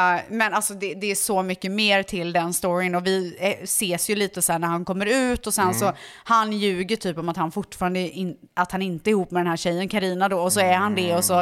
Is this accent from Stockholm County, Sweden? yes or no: no; Borås, Västra Götaland County, Sweden; alltså jag var ändå från Borås.